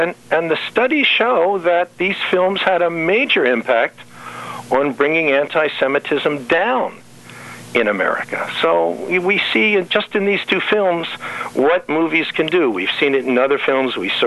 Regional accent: Philadelphia, Pennsylvania, United States; And I looked at her, and I grew up in Philadelphia

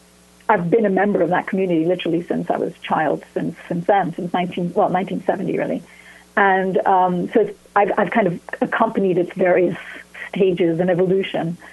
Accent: Porto, Norte, Portugal; growing up as an American and Jew in Porto in those days, we're talking about pre-revolution, because, you know, we had a revolution in 1974.

